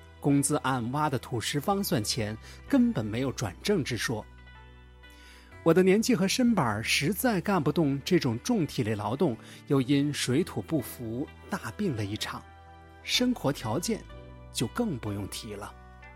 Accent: Henan, China; born there; 我出生在河南农村，祖上世代务农。

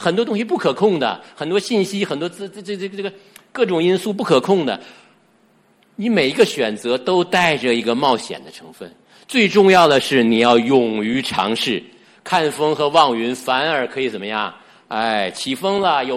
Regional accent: China; 我们地上的故乡是香港以北的说普通话的中国的广大的土地

